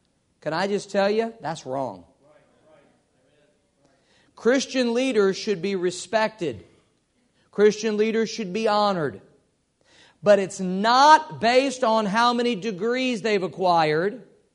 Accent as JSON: {"language": "English", "region": "England", "country": "United Kingdom", "said": "I'm not Greek, I'm English, and I've got it right here."}